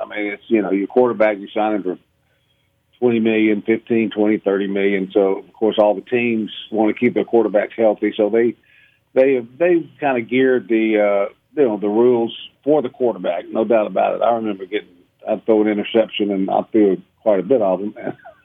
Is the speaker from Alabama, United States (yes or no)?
yes; Mobile, Alabama, United States; And I go, well, Coach, I'm from Mobile.